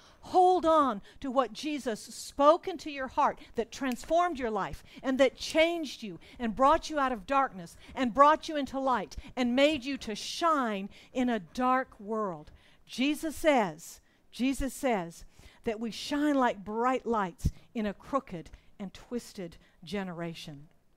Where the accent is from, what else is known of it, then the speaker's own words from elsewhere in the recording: Singapore; I didn't grow up in Hong Kong. I grew up in Singapore a long time ago.